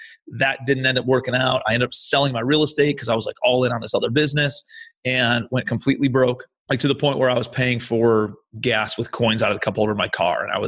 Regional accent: Ohio, United States; moved away as an adult; now in New York City, United States; So after I graduated college in 2007, I'm from Ohio originally. I ended up moving out to New York City. And my brother was living out there.

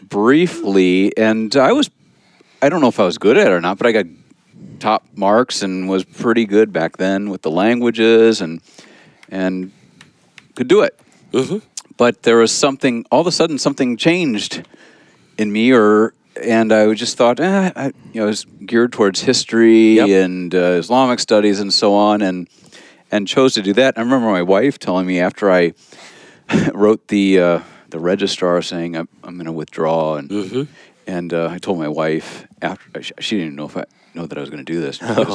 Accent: St. Louis, Missouri, United States; When I was young, I remember my pastor growing up in St. Louis stopping me once right after church

